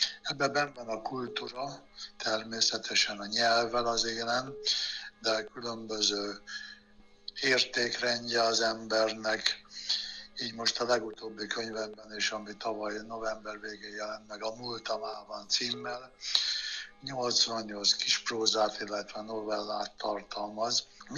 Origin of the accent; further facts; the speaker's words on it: Értény, Tolna, Hungary; born there; A szülőfalumnak az emlékkönyvét, Érténynek az emlékkönyvét írtam meg